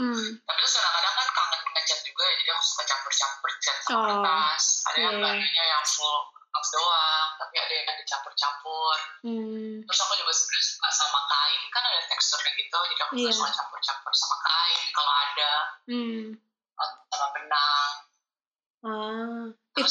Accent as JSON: {"language": "Indonesian", "town": "Bogor", "region": "West Java", "country": "Indonesia", "lives_now": "Bali, Indonesia", "said": "asalnya dari Bogor, sekarang based di Bali."}